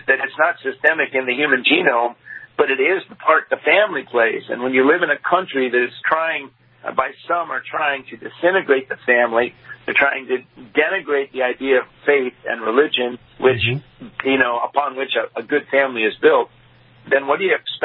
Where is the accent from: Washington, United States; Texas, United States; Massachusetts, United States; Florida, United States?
Washington, United States; Spokane; I mean, I grew up in Spokane, Washington. My dad never made more than $1,400 a month in his life.